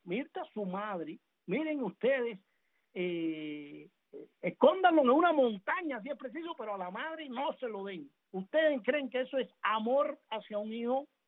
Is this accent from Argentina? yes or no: no; Havana, Cuba; los que tienen también mi edad, y creo que somos de La Habana